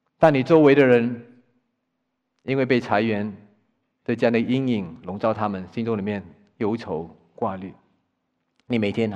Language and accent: Chinese; China; 我们中国人都喜欢金，特别是足金 99.9